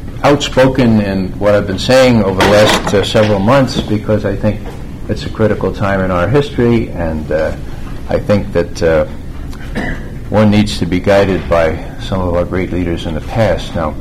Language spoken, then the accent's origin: English; Bronx, New York, United States; I'm a returned New Yorker. I grew up in the Bronx, but I spent a lot of time, I worked during summers out on Long Island